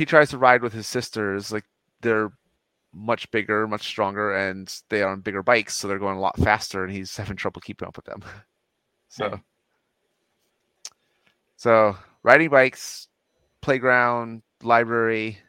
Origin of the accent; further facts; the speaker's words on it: San Diego, California, United States; now in Bay Area, United States; We were in Southern California for Thanksgiving, and I growing up in San Diego, it pretty consistently got into the 50s in the evenings